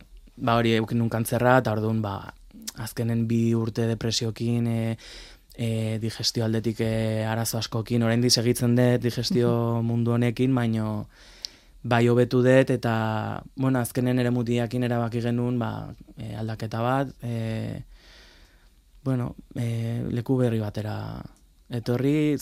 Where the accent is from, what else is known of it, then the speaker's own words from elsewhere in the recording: Zumarraga, Basque Country, Spain; hogeita hamabi urte dauzket, Zumarrakoa naiz.